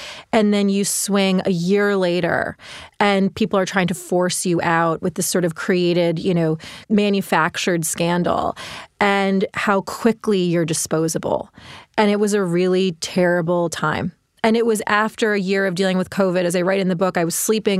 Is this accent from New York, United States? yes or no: yes; Rochester, New York, United States; born there; No, I was born in Rochester.